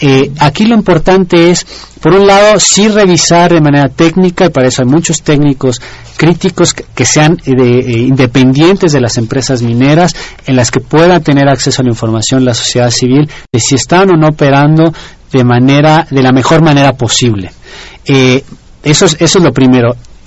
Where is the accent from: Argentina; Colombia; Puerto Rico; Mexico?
Mexico; los mayores consumidores, que no necesariamente somos los mexicanos, sino los extranjeros